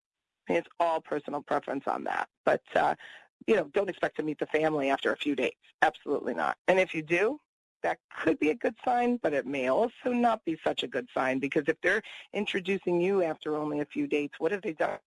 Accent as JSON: {"language": "English", "region": "East Coast", "country": "United States", "said": "I'm from the East Coast."}